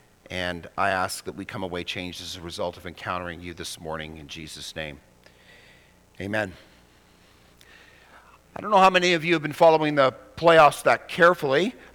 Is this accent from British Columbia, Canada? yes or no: no; Manitoba, Canada; And I grew up in Manitoba, was born in Manitoba, grew up cheering for that team.